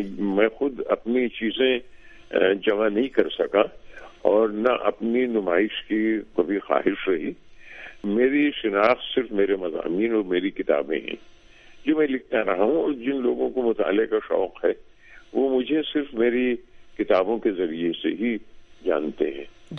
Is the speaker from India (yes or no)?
yes; Rudauli, Uttar Pradesh, India; تو اس طرح سے میں ردولی میں پیدا ہوا, اور میری ابتدائی تعلیم و تربیت ردولی ہی میں ہی ہوئی. میرا تعلق چھوٹے سے ذمہ دار خاندان سے تھا